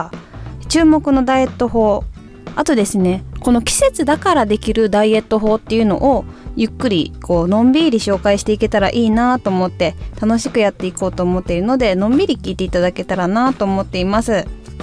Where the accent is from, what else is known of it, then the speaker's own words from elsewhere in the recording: Kansai, Japan; 喋り方でもちょっとわかるかもしれないんですが、私は関西出身のただいま24歳の歌手です。